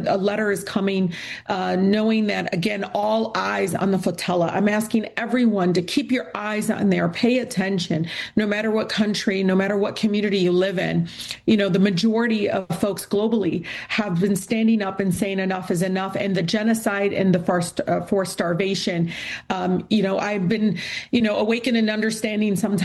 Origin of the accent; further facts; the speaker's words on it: Michigan, United States; Haweda, who's from Michigan, from my home state